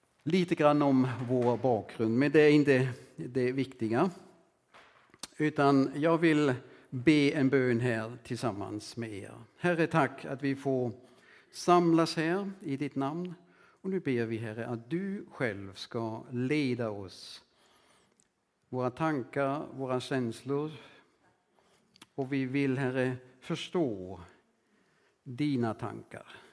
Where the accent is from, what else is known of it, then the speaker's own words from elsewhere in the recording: Germany; Själva kommer vi båda ifrån Tyskland, det har ni redan hört.